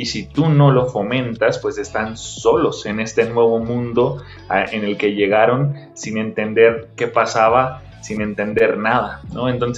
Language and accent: Spanish; Tijuana, Baja California, Mexico; born there; Yo nací en Tijuana y nací y tengo mucha familia en Estados Unidos.